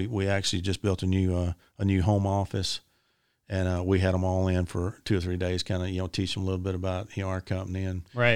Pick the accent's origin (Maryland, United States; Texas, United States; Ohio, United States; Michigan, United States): Texas, United States; Tyler; I'll be here a lot of, my hometown's only, Tyler's only 2 hours away.